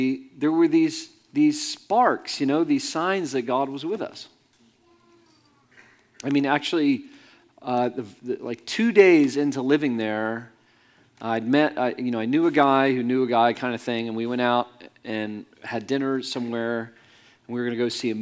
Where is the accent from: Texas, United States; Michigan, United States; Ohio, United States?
Ohio, United States; now in Arvada, United States; I'm from Ohio. It just rains all the time.